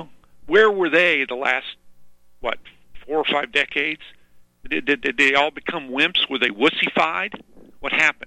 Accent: Midwest, United States; Okay, I'm not religious. Okay, but I grew up in the Midwest, in the Bible Belt.

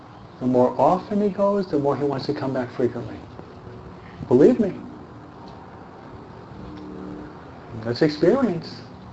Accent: New York, United States; I'm a New Yorker. He's from Tennessee. Okay? The New Yorkers, they move at a faster pace.

